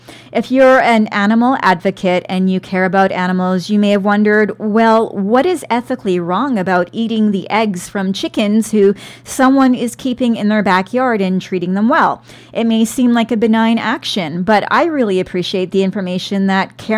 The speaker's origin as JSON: {"language": "English", "region": "British Columbia", "country": "Canada", "tie": "born or raised there", "said": "my memories, I cherish these memories that I have as a child growing up on Vancouver Island."}